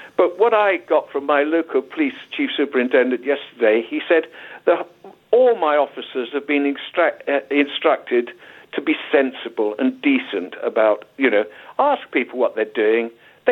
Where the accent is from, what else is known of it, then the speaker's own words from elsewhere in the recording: United Kingdom; We are British. We understand that.